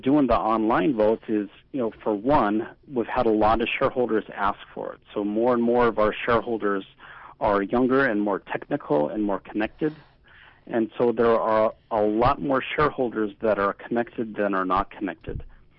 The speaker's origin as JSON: {"language": "English", "town": "Chevak", "region": "Alaska", "country": "United States", "said": "I probably should know it since I'm from Chivak."}